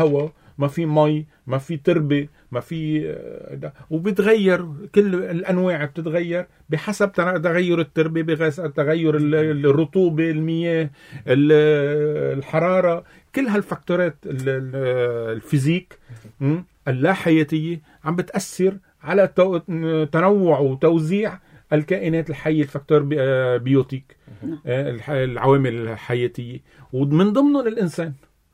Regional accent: Lebanon

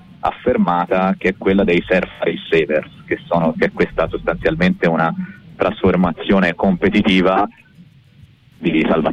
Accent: Tuscany, Italy; sono un uomo di campagna, io sono nato e cresciuto in Mugello, e quindi ai piedi dell'Appennino.

